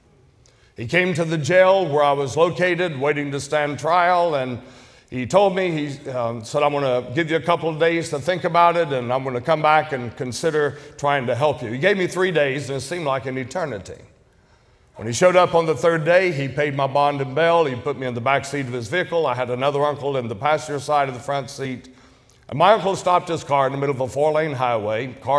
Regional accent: Chatsworth, Georgia, United States; I was born and raised in the South. I was born in Chatsworth, Georgia. And it is what I call the redneck capital of the United States of America.

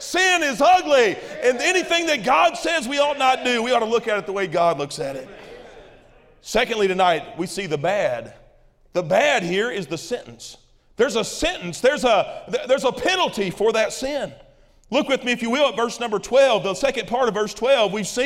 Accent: Kentucky, United States; When I was a kid growing up in Kentucky, we lived kind of out in the woods.

